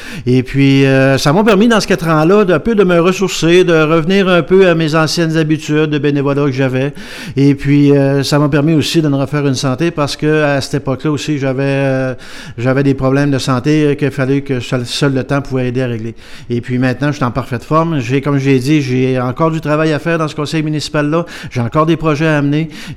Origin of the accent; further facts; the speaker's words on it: Fermont, Quebec, Canada; also born or lived in Gagnon; Je suis natif de la région, je suis natif de Gagnon. J'ai déménagé à Fermont en 73. J'avais simplement 9 ans à l'époque. Et à part pour simplement, j'ai toujours resté à Fermont, à part une petite période, le temps d'aller faire mes études en génie civil.